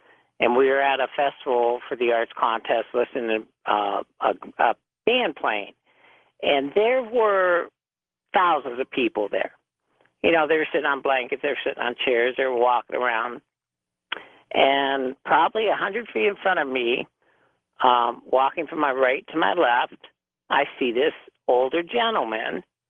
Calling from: Erie, Pennsylvania, United States; Erie, Pennsylvania.

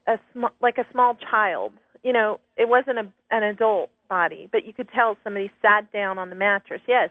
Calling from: Houston, Texas, United States; I'm calling from Houston

